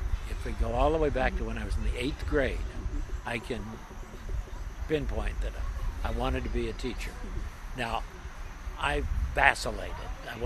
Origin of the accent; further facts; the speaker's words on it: Peoria, Illinois, United States; I grew up in the Midwest. I was born in a city called Peoria, Illinois, but after about 6 years, we moved to a smaller town outside Peoria, a little teeny tiny town of 1,500.